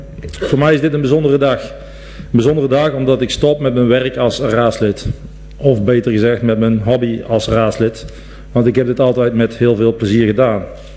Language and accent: Dutch; Diessen, North Brabant, Netherlands; Mijn trouwe vrienden, ik kom uit Diessen, zoals sommigen van jullie weten